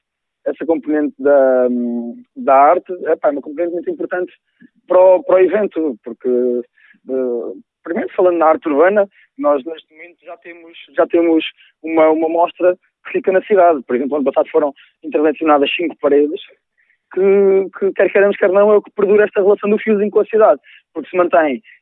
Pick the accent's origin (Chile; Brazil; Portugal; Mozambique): Portugal; Figueira da Foz, Centro; grande parte da equipa organizadora, inclusive eu, somos da Figueira, não é?